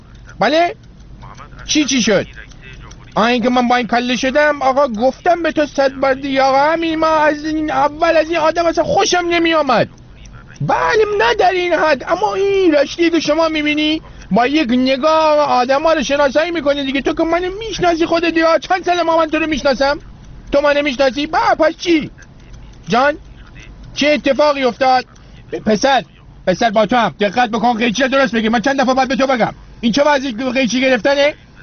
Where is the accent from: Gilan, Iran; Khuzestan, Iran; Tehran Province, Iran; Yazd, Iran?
Gilan, Iran; Rasht; من بچه رشتم من یه زمانی ما توی رشت برای خودمون کندلاتی بودیم